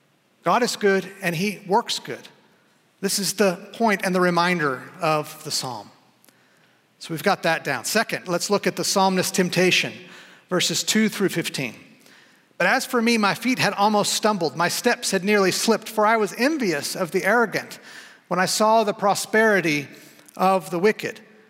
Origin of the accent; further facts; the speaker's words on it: Houston, Texas, United States; So as a young boy, young man growing up in Houston, I became enamored with what wasn't there, namely mountain ranges.